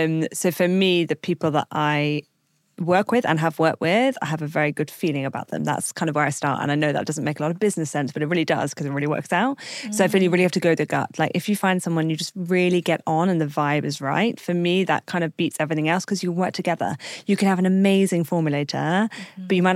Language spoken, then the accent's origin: English; Brighton, South East England, United Kingdom; I'm from Brighton